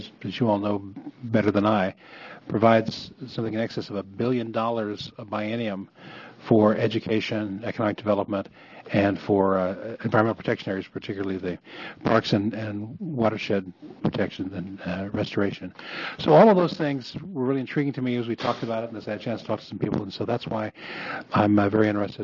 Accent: Oregon, United States; Well, I grew up in Oregon.

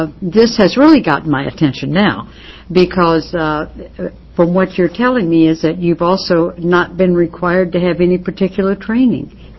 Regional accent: Oregon, United States; I happen to be riding down the street in my hometown here in Oregon last weekend

